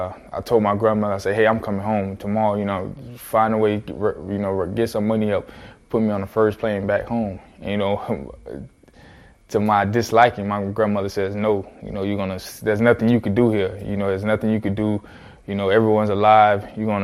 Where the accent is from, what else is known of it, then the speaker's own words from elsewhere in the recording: Palmetto, Florida, United States; she was in my hometown of Palmetto where my family was, and she drove up from Palmetto to Tampa, picked me up.